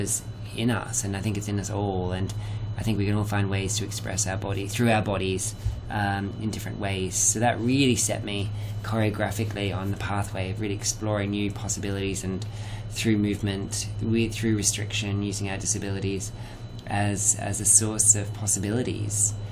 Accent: Jerilderie, New South Wales, Australia; I'm originally from Australia in a small country town called Jerilderie in New South Wales.

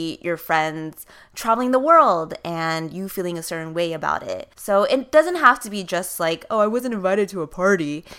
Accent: New York, United States; I am a New Yorker and you're coming into yes. my city?

